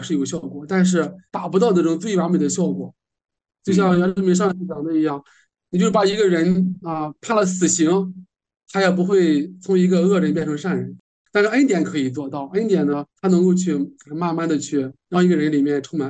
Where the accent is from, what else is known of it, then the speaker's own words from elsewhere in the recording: China; 我们以前的时候，可能我们中国人吧，都比较注重这个教训人